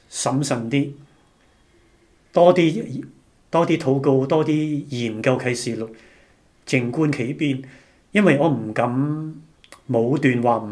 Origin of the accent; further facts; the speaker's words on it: China; 我因为我是爱国，我是中国人，我是属于亚洲的。